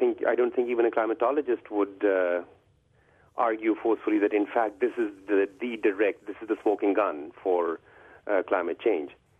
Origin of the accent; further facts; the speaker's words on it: Pakistan; English is a second language; I'm a Pakistani, but I'll tell you that a lot of that rhetoric is misinformed